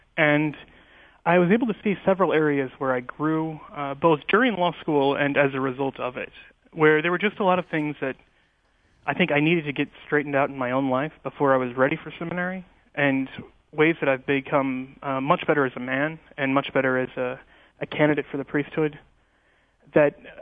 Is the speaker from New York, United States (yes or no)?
no; Kansas City, Missouri, United States; also born or lived in Washington, D.C. / Northern Virginia; now in Kansas City, United States; I grew up in the Diocese of Kansas City, St. Joseph. I went to high school and college in Kansas City in Kansas, where I'm studying now. And then I moved out to Washington, D.C.